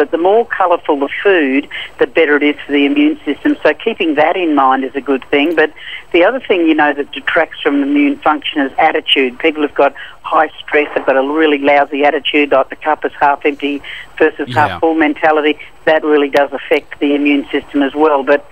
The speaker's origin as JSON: {"language": "English", "town": "Melbourne", "region": "Victoria", "country": "Australia", "said": "I'm in Sydney at the moment, I come from Melbourne."}